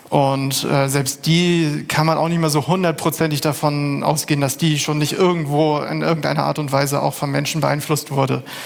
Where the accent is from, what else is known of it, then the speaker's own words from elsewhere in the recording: Lübeck, Schleswig-Holstein, Germany; Ich komme aus Lübeck